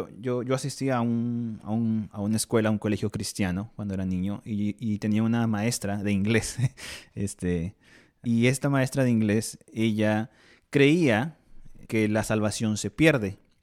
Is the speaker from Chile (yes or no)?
no; Peru; Hay una iglesia que es del país de donde yo soy. No sé exactamente cuál es el nombre, pero todos los conocemos en Perú como los israelitas